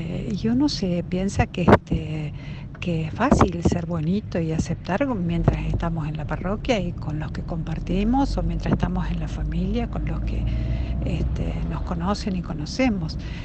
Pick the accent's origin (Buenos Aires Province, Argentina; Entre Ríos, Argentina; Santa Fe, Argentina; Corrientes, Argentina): Buenos Aires Province, Argentina; La Plata; soy de La Plata.